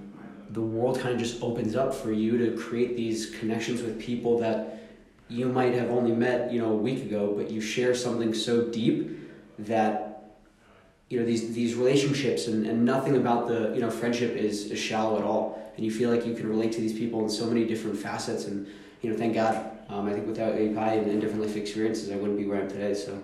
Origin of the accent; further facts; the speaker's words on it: Maryland, United States; Born and raised in Maryland, reform, traditional household, went to, our synagogue on the high holidays.